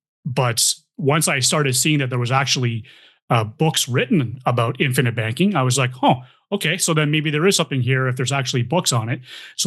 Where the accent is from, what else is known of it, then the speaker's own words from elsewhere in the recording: Toronto, Ontario, Canada; So, I'm in the East Coast now. I was born and raised in Toronto. That's where I grew up. I spent most of my youth there.